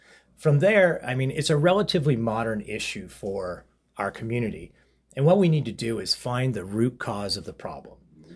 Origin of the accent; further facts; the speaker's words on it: Chatham, Ontario, Canada; born there; now in Leamington, Canada; Well, I was born in Chatham and I raised my family in Leamington.